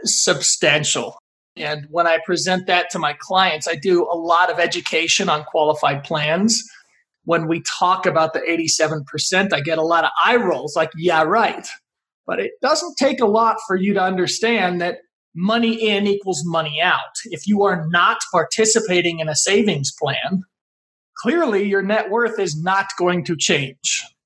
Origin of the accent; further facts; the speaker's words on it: Colorado, United States; Colorado is my hometown. Been here for 33 years now.